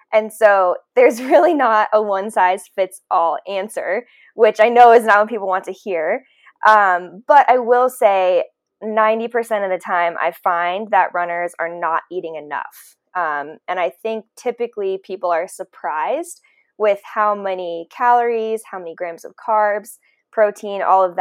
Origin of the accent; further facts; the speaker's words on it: Colorado, United States; I am from Colorado. I ran for the University of Colorado Boulder and was All-American in the 1500 there.